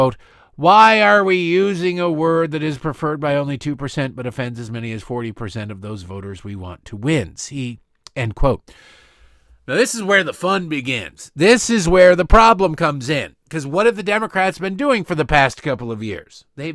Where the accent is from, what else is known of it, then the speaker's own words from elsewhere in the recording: Michigan, United States; now in Maryland, United States; There are places all over the place where I grew up in Michigan